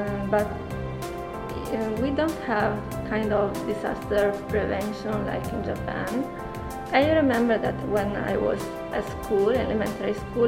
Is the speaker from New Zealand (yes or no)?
no; Italy; I'm from Italy.